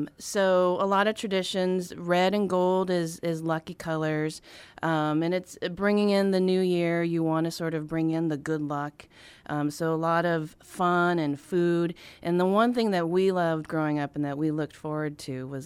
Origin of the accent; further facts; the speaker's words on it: United States; But for me, growing up in the States, I never understood it.